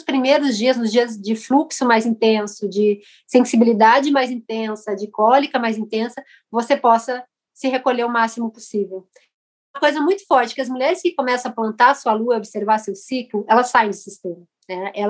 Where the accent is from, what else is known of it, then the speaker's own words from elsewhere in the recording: Paraná, Brazil; Eu sou aqui do Paraná